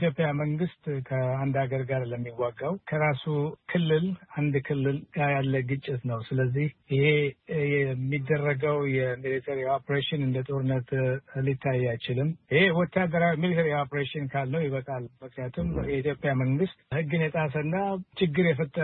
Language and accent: Amharic; Addis Ababa, Ethiopia; now in Washington, United States; ኤርትራዊ ነኝ። አዲስ አበባ ያደኩ ዲሲ ነው የምሰራው። የነዋሪ ነኝ።